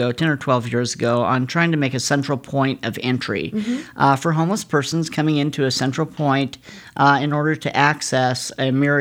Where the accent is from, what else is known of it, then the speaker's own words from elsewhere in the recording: Indianapolis, Indiana, United States; moved away as an adult; now in Muncie, United States; I am originally from Indianapolis. Came up here to Muncie in 2004